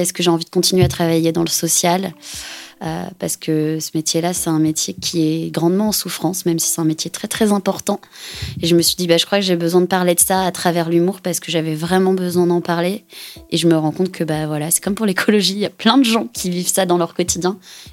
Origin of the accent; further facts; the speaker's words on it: Rennes, Brittany, France; je suis particulièrement basée à Rennes parce que je suis rennaise depuis toujours.